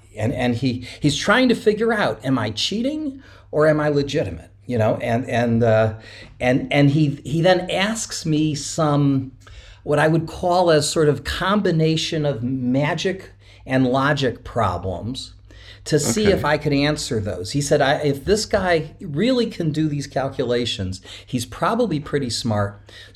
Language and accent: English; Cleveland, Ohio, United States; Yeah, I grew up in Cleveland, Ohio.